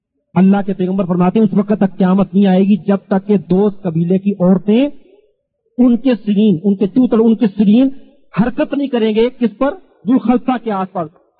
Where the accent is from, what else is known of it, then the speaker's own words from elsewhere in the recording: Lahore, Punjab, Pakistan; اور میں آپ کو اپنے شہر کا قصہ سناتا ہوں, میرا تعلق لاہور شہر سے ہے.